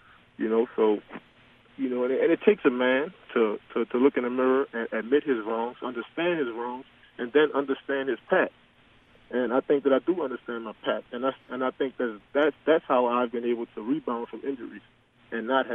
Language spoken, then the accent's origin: English; New Orleans, Louisiana, United States; But, you know, growing up in New Orleans, man, you know, we played a lot of pitch-up tackle, and we played a lot of kickball, you know.